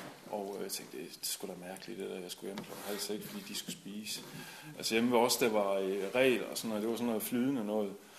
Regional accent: Esbjerg, Region of Southern Denmark, Denmark; så er jeg 41, jeg er lige fyldt 41 i går, og født og opvokset i Esbjerg.

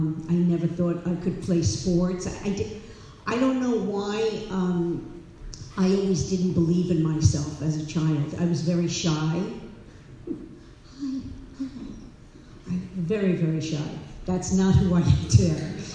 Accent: New York City, New York, United States; I'm from the USA. I'm from New York City. Times Square, you know, what you see in the, that's where I'm from. I am the firstborn in the United States of my family.

